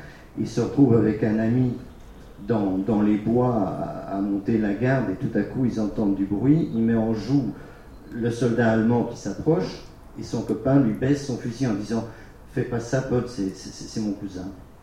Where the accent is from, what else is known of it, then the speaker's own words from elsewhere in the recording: Belgium; je suis aussi, je suis belge